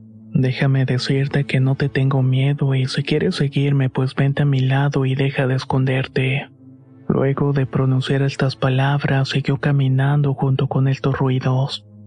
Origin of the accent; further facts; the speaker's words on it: San Andrés Tuxtla, Veracruz, Mexico; Soy originario de San Andrés Tuxtla en Veracruz. Este lugar se encuentra a unos cuantos minutos de Catemaco, la famosa tierra de los brujos